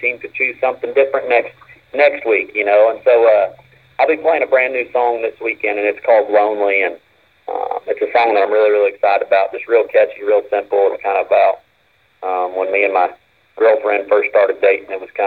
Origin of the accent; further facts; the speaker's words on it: Illinois, United States; they're all from Illinois also. And so my merch guy is actually from my hometown. And so, I mean, we're all, the whole crew is from Illinois.